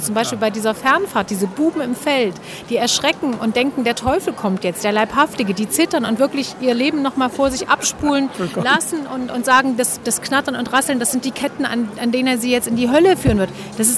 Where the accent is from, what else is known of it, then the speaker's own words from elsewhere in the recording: East Germany, Germany; Ich bin ja ein Kind der DDR. Das heißt, ich habe dieses Land erlebt und ich weiß, wie es war.